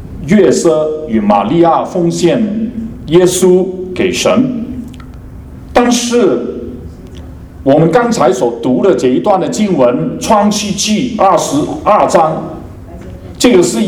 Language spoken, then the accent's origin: Chinese; Hong Kong; 我不是从中国来的，我是从香港来，